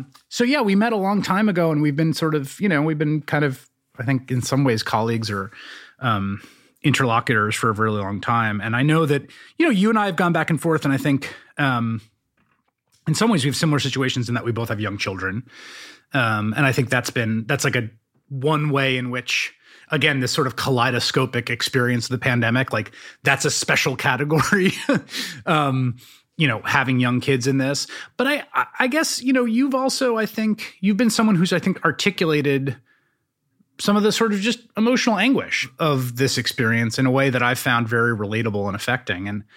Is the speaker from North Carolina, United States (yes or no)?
no; New York City, New York, United States; I grew up in New York City.